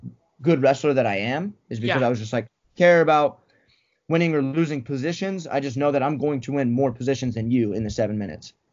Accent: Cheyenne, Wyoming, United States; So I was born in Cheyenne, Wyoming, and it's where I grew up. I moved a little bit when I was a kid, but not really anything that I truly remember.

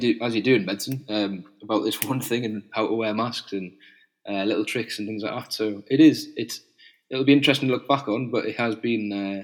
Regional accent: North East England, United Kingdom; so the cold is kind of my natural home as a Geordie, I suppose

